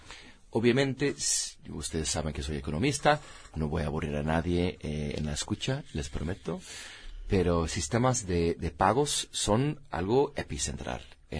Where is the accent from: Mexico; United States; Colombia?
United States; Y igual en Estados Unidos, mi país de origen, podemos ver ahí